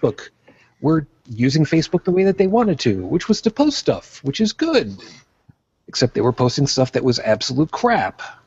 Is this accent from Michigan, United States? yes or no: no; Long Island, New York, United States; also born or lived in Brooklyn; now in Buffalo, United States; I was born in Brooklyn, New York to a Roman Catholic family, raised on Long Island. I currently reside outside of Buffalo, New York.